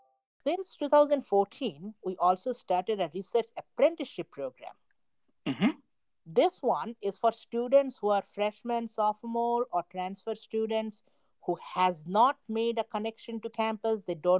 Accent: India; moved away as an adult; now in United States; I'm originally from India.

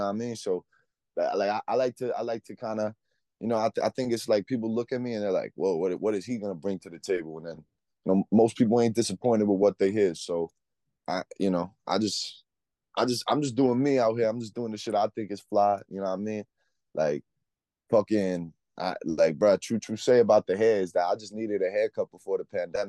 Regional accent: New York City, New York, United States; I love the fact that I walk around in my hood still. I'm from Washington Heights, you know what I mean? I walk around and that shit still feels like New York.

